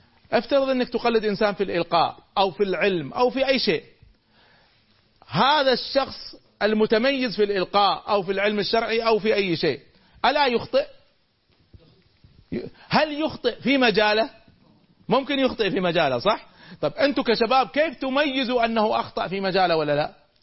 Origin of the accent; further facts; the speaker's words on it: Kuwait; أذكر لما رجعت من أمريكا بدأت أذكر بعض الأفكار